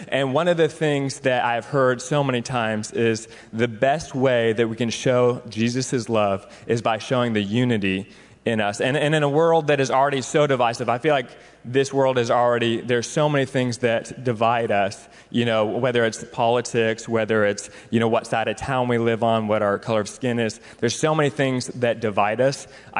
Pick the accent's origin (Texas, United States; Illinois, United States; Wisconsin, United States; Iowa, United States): Iowa, United States; Grinnell; also born or lived in Florida; I grew up in Grinnell, Iowa. And so I'm very familiar with Iowa, and then we moved down to Florida, and we're at a church down there, and then moved back.